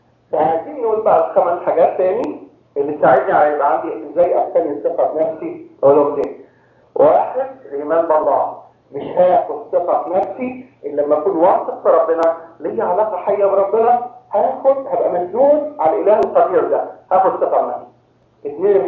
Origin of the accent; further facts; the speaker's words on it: Cairo, Cairo Governorate, Egypt; now in United States; دخلت على الكنيسة أول مرة، أنا جاي من القاهرة.